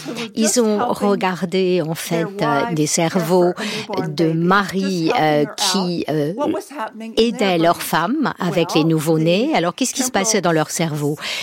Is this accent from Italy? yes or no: no; Texas, United States; French is a second language; Moi, j'ai grandi au Texas